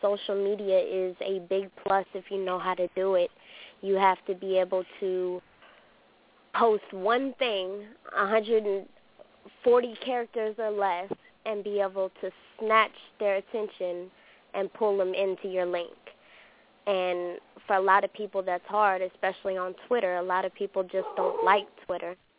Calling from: Columbus, Georgia, United States; I am calling in from Columbus, Georgia.

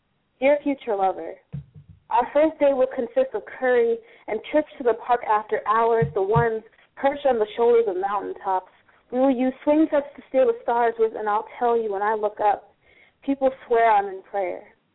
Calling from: San Fernando Valley, California, United States; San Fernando Valley, California.

